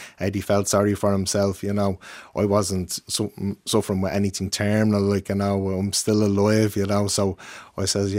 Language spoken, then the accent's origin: English; Ballymun, County Dublin, Ireland; now in Tallaght, Ireland; No, I'm up in Tallaght now at the minute. I've kind of lived everywhere, to be honest, over the years, you know. I'm originally from Ballymun.